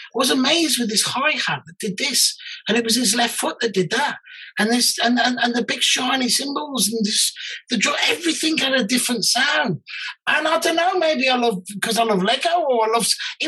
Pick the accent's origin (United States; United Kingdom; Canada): United Kingdom; West Midlands; I'm from the Black Country